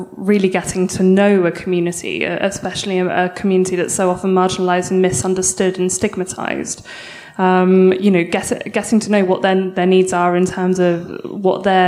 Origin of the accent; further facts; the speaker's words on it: South East England, United Kingdom; I'm from East Sussex, and there are no grammar schools in East Sussex.